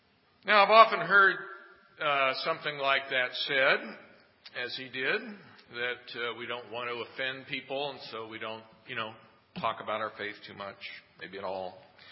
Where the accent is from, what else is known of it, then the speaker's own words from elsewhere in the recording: Seattle, Washington, United States; Like, and I'm from Seattle, and it doesn't rain there.